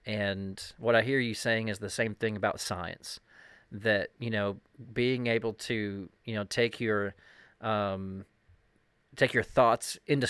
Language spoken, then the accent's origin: English; Texas, United States; moved away as an adult; I grew up in East Texas, being thrust into a salad bowl of religion. And when I moved to Hong Kong in my 20s